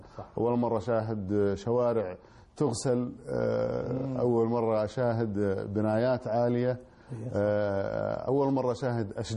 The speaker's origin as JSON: {"language": "Arabic", "town": "Taif", "region": "Makkah Province", "country": "Saudi Arabia", "tie": "born there", "said": "أنا مولود في الطائف."}